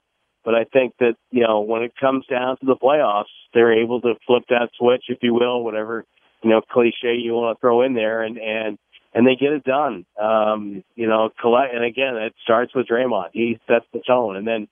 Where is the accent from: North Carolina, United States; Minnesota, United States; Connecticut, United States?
Connecticut, United States; I grew up in New England. Okay, so I grew up in Northern Connecticut.